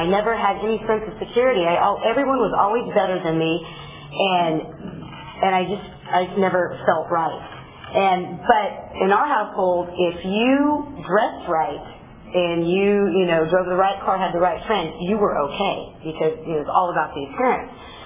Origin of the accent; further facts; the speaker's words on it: Fresno, California, United States; now in Corcoran, United States; I am from Corcoran. I wasn't originally. I'm from Fresno. I was born and raised there to two wonderful parents